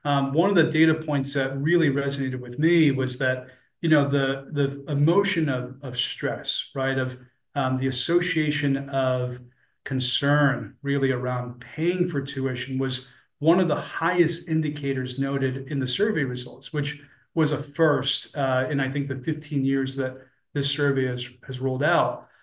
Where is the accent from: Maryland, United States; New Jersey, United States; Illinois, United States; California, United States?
New Jersey, United States; East Rutherford; And I still remember the library in East Rutherford, where I grew up in North Jersey.